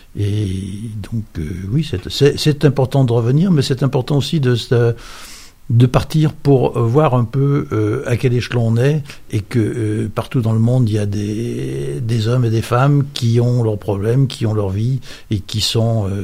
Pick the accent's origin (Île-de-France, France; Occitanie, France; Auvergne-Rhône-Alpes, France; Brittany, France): Auvergne-Rhône-Alpes, France; Saint-Savin; also born or lived in Bourgoin; je suis natif de Saint-Savin, enfin je suis né à Bourgoin très précisément, mais bon, parce que la maternité était à Bourgoin. Je suis donc natif de Saint-Savin, j'ai plusieurs générations de ma famille qui sont de Saint-Savin. J'ai tourné, j'ai vécu, je suis allé vivre en région parisie